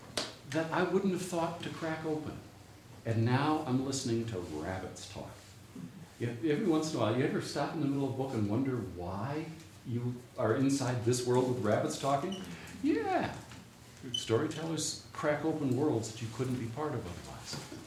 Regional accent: Lake Benton, Minnesota, United States; So, when I was a kid in my hometown, which when I was a little kid I lived in Lake Benton, Minnesota, and we got 2.5 channels on the television

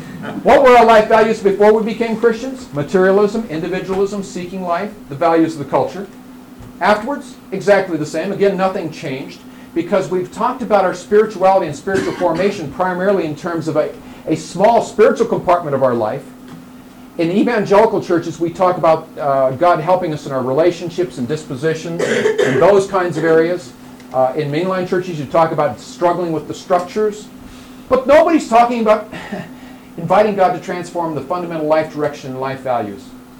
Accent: San Francisco, California, United States; San Francisco. I'm from San Francisco.

